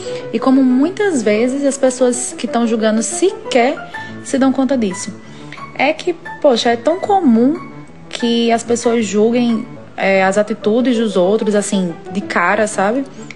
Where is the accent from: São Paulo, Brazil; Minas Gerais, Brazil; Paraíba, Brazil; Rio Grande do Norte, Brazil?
Paraíba, Brazil; Campina Grande; sou de Campina Grande, Paraíba.